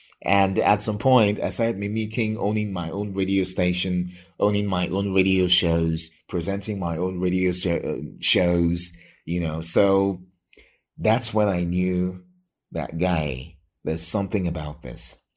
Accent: Lagos, Nigeria; I grew up in Lagos. I was born and raised in Lagos.

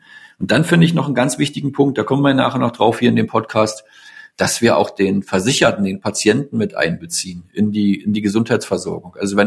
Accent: Berlin-Brandenburg, Germany; also born or lived in Munich; Ich komme privat hier aus dem Raum Berlin-Brandenburg und habe dann einfach mit meiner Partnerin zusammen gesagt, nach circa 10 Jahren in München

